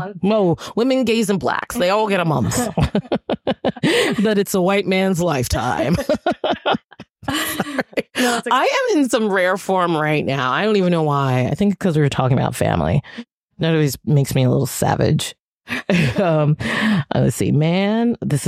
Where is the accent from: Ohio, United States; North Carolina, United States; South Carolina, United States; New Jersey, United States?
New Jersey, United States; Hoboken; You know, well, I'm from Hoboken.